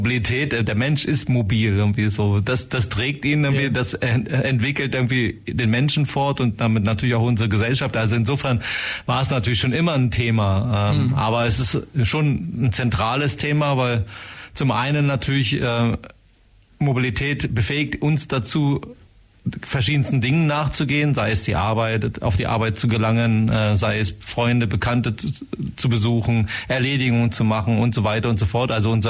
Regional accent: Lower Saxony, Germany; born there; Nee, ich bin gebürtig aus dem Harz, aus dem Westharz.

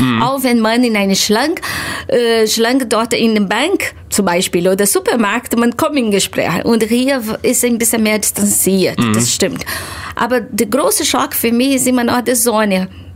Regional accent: Rio de Janeiro, Brazil; German is a second language; also born or lived in South Brazil; now in Ulm, Germany; Ich komme aus Rio de Janeiro, aber ich habe lange danach in Südbrasilien gewohnt. Ich bin seit 2002 hier in Ulm, ja, in Deutschland und in Ulm.

